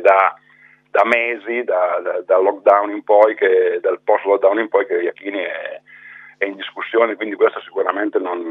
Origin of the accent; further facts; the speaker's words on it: Turin, Piedmont, Italy; essendo torinese